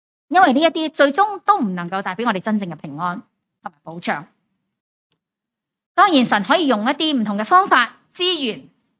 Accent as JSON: {"language": "Cantonese", "country": "China", "said": "我们中国人很喜欢 其实好多时系靠一个智力嘅信仰嚟嘅。"}